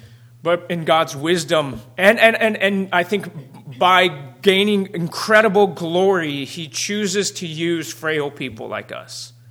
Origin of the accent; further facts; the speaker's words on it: Arizona, United States; through the church that I grew up in Arizona.